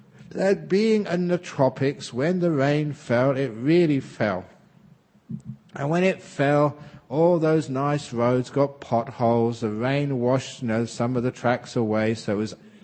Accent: England, United Kingdom; born there; I was born in England

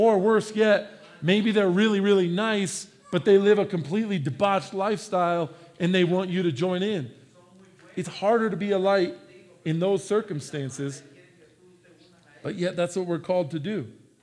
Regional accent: United States; And I'm an American. Don't trample my rights.

